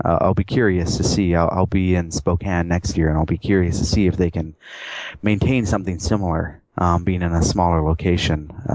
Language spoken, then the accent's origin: English; Canada; I'm also Canadian, so I have a bit of a, you know, North American centrism, I suppose.